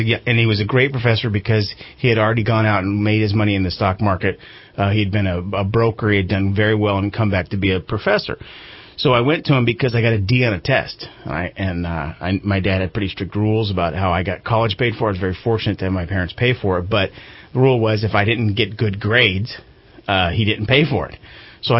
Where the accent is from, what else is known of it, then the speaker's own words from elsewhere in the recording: Redding, California, United States; I grew up here in Redding in the late 70s.